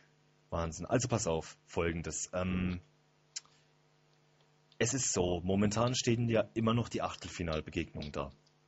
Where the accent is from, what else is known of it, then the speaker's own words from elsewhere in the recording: Durlach, Baden-Württemberg, Germany; Da fangen wir gleich mal mit meiner Heimat an. Und zwar fangen wir bei der Spielvereinigung Durlachauer an.